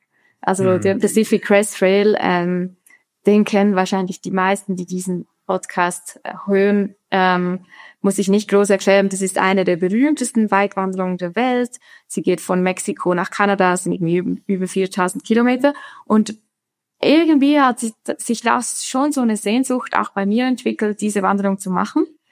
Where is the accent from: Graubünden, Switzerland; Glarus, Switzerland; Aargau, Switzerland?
Graubünden, Switzerland; Flims; Ich bin Schweizerin und ich bin in den Bergen aufgewachsen. Also ich bin auch jetzt gerade zu Hause in Flims, das ist in Graubünden. Ich bin, seit ich klein bin, immer in den Bergen unterwegs.